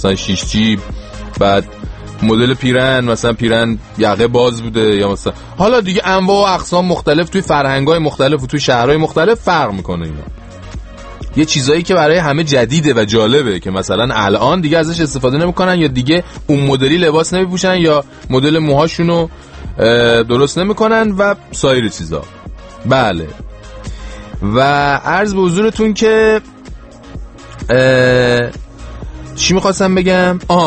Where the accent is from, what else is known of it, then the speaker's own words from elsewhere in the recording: Iran; من خودم که همین 8 ماه پیش 9 ماه پیش عید از ایران اومدم دیگه